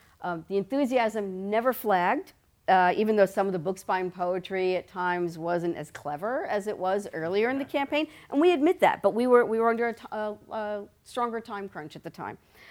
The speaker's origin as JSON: {"language": "English", "region": "New York", "country": "United States", "said": "which we were expecting, and I am from New York"}